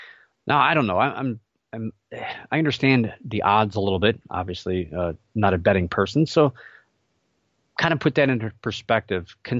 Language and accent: English; Cleveland, Ohio, United States; I know I'm from the Cleveland, Ohio area, but we don't really have a football team here.